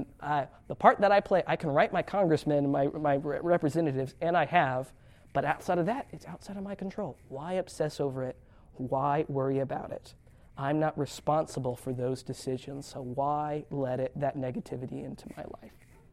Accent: Tennessee, United States; I'm from Tennessee, and Peyton Manning played football there in his college years.

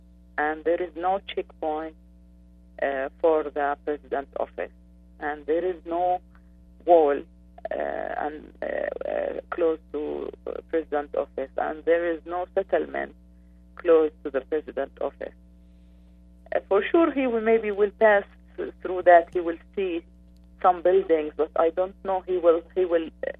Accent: Gaza Strip, Palestine; now in West Bank, Palestine; I am originally from Gaza, and I moved to West Bank since 8 years.

